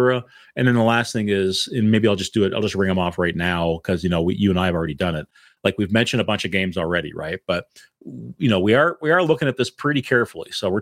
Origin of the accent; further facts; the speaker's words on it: Canada; I grew up in Canada, so I got a lot of that British television coming over.